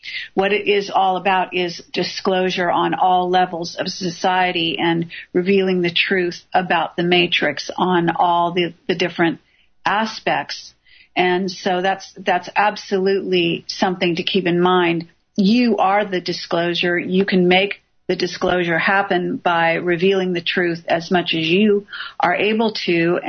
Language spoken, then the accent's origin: English; United States; people like us who consider free speech to be one of the rights as an American.